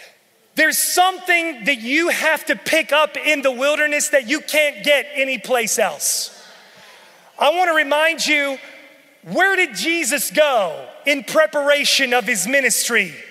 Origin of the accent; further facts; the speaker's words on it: West Virginia, United States; I'm from West Virginia, y'all. We were poor. We took one vacation a year.